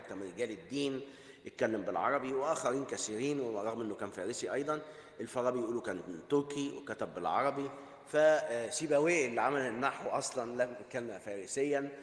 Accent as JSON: {"language": "Arabic", "country": "Egypt", "said": "اللي رموه في السجن عندنا في مصر"}